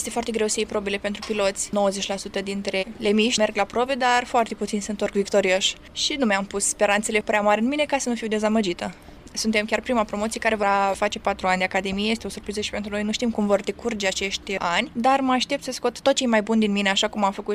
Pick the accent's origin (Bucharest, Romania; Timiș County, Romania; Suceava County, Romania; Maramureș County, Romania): Suceava County, Romania; Suceava; am 19 ani, sunt din Suceava.